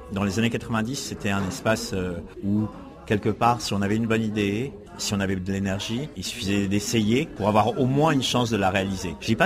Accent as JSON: {"language": "French", "country": "France", "lives_now": "Prague, Czech Republic", "said": "Je suis français ou je suis d'origine française"}